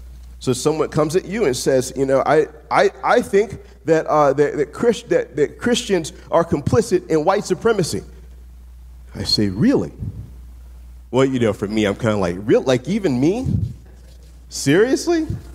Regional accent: the South, United States; So I'll tell you, as a black man growing up in the South, I'm well acquainted with real white supremacy.

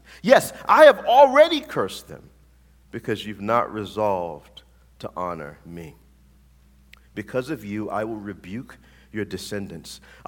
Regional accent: Louisiana, United States; from the deep south, specifically I'm from Louisiana, and which we, you know, people call it the Delta area, right, or the Gulf Coast.

